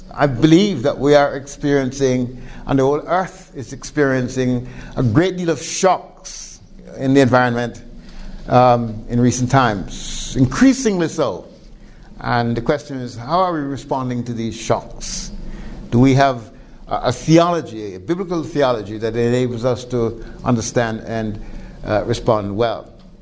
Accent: Jamaica; I'm from Jamaica in the Caribbean

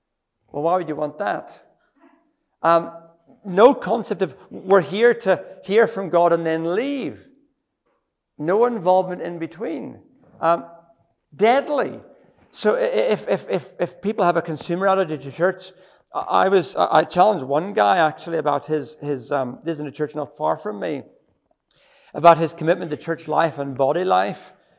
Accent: Ethiopia; I grew up in Ethiopia. And Ethiopia is a naturally community culture.

